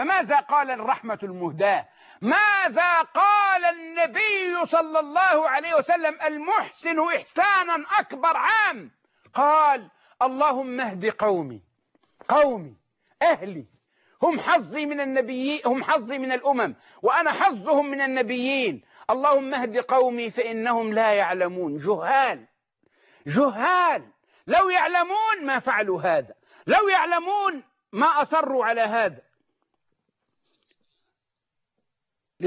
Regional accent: Egypt; بلدنا مصر

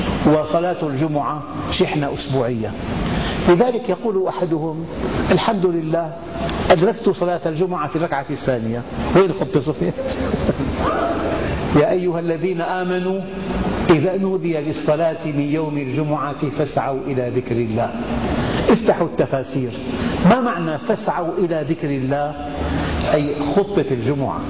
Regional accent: Syria; لذلك في بالمستشفيات غرفة تسمى عندنا في الشام غرفة العناية المشددة

